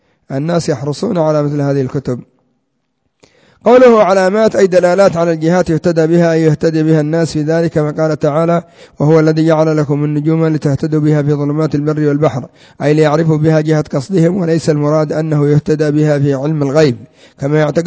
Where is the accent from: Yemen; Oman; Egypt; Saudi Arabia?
Yemen; عندنا في اليمن كثير من الناس يعرفون القبلة بالقطب الشمالي،